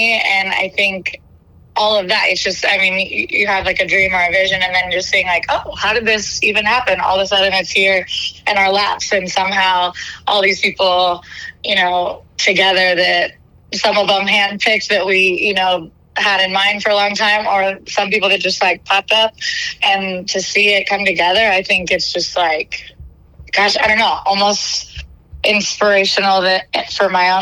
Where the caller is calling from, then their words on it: London, United Kingdom; Well, yes, I'm listening from London.